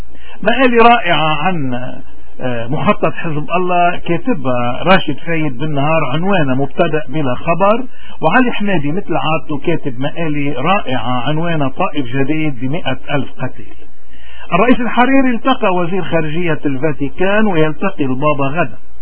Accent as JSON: {"language": "Arabic", "country": "Lebanon", "said": "نحن كلبنانيين لوين بدنا نروح؟"}